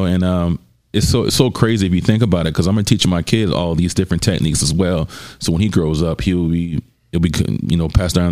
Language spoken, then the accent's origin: English; Georgia, United States; So like I said in the beginning, I'm from the South. So I'm from Southern, from Georgia.